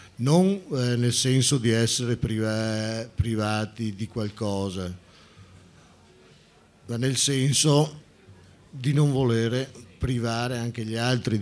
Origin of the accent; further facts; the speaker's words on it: Valdobbiadene, Veneto, Italy; Io provengo dal Veneto, da Valdobbiadene, sono sulle Prealpi